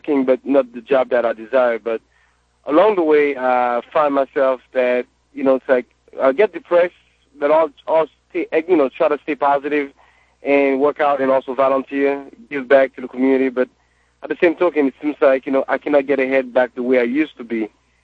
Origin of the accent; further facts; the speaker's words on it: Haiti; and I'm also from Haiti